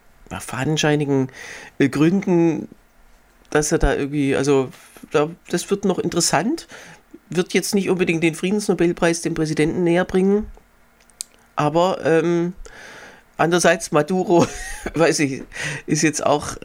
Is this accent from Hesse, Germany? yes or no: no; Baden-Württemberg, Germany; Ich weiß noch, bei uns in Hohenlohe, da war das, also KÜN von Künzelsau ist